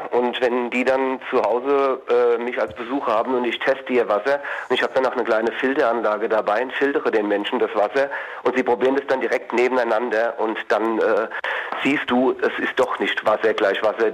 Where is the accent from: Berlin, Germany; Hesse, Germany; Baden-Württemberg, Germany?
Hesse, Germany; Ich komme ursprünglich aus dem Rheingau, das ist Grundnahrungsmittel.